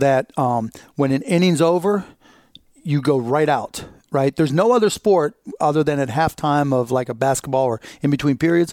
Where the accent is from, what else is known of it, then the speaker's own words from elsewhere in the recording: Pittsburgh, Pennsylvania, United States; I'm from Pittsburgh. Let's watch a Pirates game.